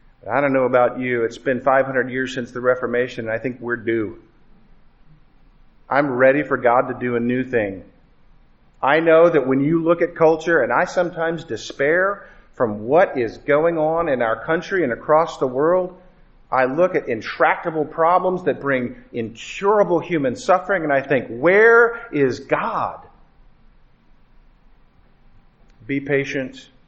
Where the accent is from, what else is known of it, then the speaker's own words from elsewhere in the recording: Orlando, Florida, United States; I was born in Zion. I grew up in Orlando, Florida